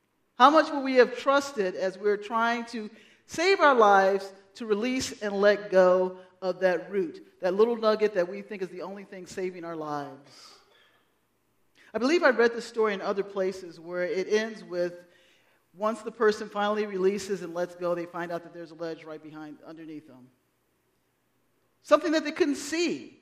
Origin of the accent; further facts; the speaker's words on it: Kansas, United States; You know, I came from Kansas. I wasn't born and raised there. I was there enough to say I'm from the show me state.